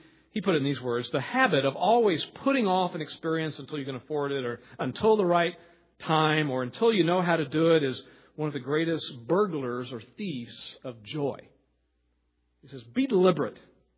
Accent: Texas, United States; And I grew up in Texas. The stock market was where you sold cattle, you know.

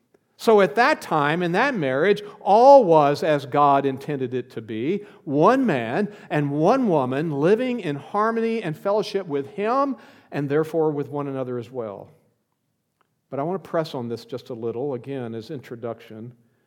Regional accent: Houston, Texas, United States; up in the Houston area. We grew up near the Gulf Coast of Texas. And therefore, we experienced several hurricanes along the way.

